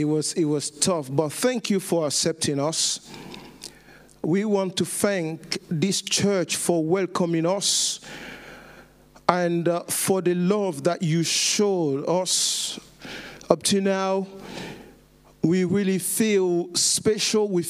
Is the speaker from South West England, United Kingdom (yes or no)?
no; London, United Kingdom; born there; I was born in England, in London, in a church, in a French-speaking church